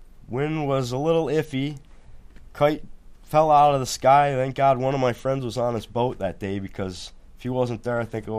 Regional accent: Seneca Falls, New York, United States; born there; I was born in Seneca Falls, yep. And then, you know, moved to Florida and then back and forth every year.

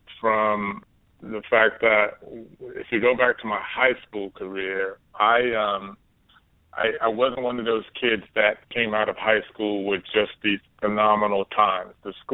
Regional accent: Dallas, Texas, United States; and I'm growing up in Dallas, Texas, there's nobody from my neighborhood that's ever gone on to be an Olympic athlete

